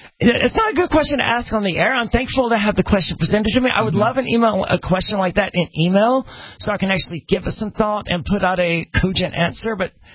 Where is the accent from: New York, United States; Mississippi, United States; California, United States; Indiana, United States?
Mississippi, United States; I would regularly go around topless. I'm from Mississippi. That's what we did, right?